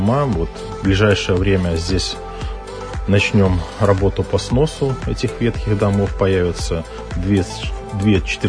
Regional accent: Novobelitsa, Gomel Region, Belarus; Ну, я сам коренной новобельчанин, можно так сказать. Родился в Новобелице, работал долгое время в Новобелицком районе.

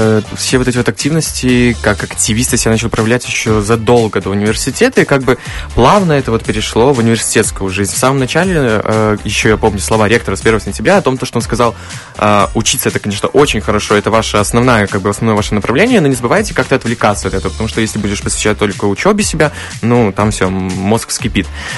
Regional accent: Rechytsa, Gomel Region, Belarus; Да, я сам из Речицы.

